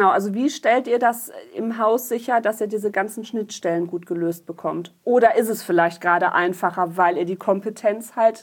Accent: North Rhine-Westphalia, Germany; Ihr wisst ja, ich komme aus dem Sauerland, das heißt, wir haben sehr viele Hügel und wir haben sehr viele Grundstücke mit Hanglagen.

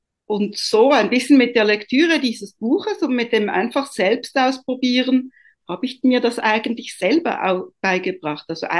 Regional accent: Italy; Ich bin ja ursprünglich Italienerin

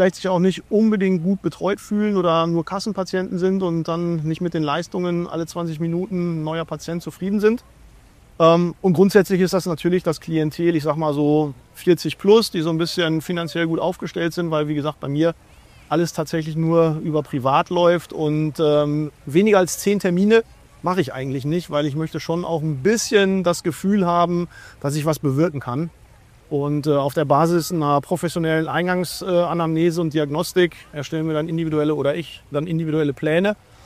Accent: Dortmund, North Rhine-Westphalia, Germany; in der Nähe von Dortmund, wo ich herkomme

